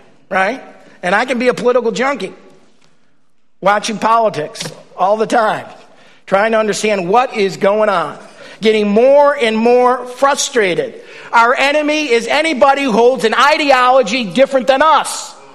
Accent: New York, United States; I am a New Yorker. I am also an Italian.

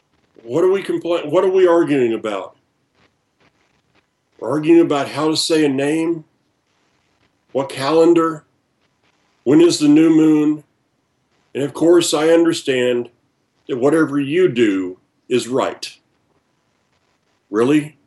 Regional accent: the South, United States; I'm from the South.

